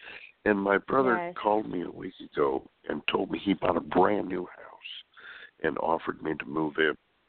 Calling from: California, United States; From California.

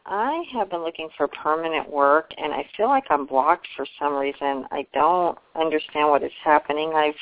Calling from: Nevada, United States; I'm calling you from Nevada.

